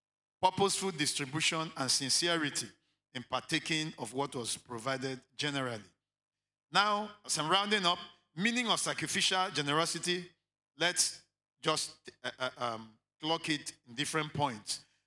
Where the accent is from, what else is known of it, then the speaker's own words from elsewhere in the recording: Abia, Nigeria; I am from Abia State.